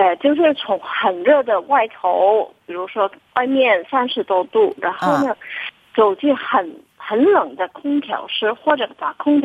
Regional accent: Guangdong, China; 我们广东人呢

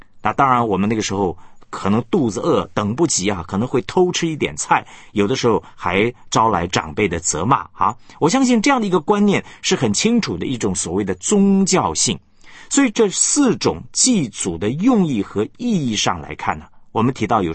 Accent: Taiwan; 我是在台湾出生长大，那么后来两岸开放以后呢，我有机会呢回到我的老家福州。

